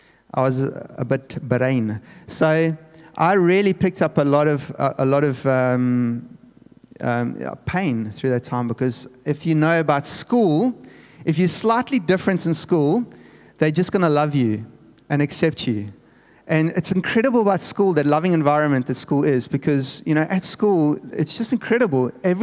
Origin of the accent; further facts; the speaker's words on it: South Africa; I'm from European background, but my dad's Portuguese, my mother's from English background, but growing up in apartheid South Africa